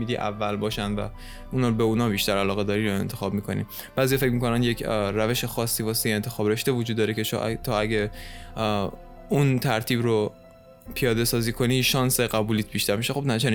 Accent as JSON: {"language": "Persian", "town": "Ahvaz", "region": "Khuzestan", "country": "Iran", "tie": "born or raised there", "said": "برم اهواز، همون اهواز شهر خودم زندگی کنم"}